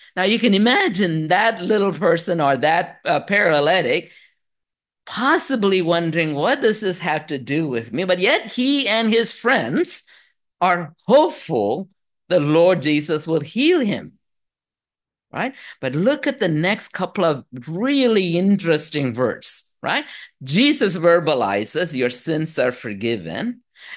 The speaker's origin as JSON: {"language": "English", "country": "India", "tie": "born or raised there"}